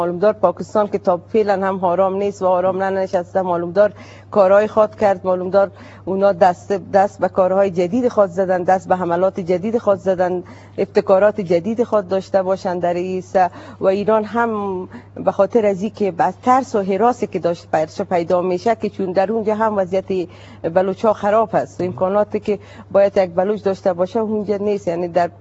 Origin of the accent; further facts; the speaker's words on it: Afghanistan; نه خیر، نه، ما هیچ وقت به حساب تجزیه افغانستان فکر نمی کنم. من افغان